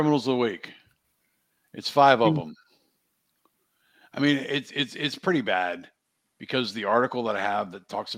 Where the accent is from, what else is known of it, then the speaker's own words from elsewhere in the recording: Pennsylvania, United States; I mean, I'm from Pennsylvania. I grew up 30 minutes away from Hershey's.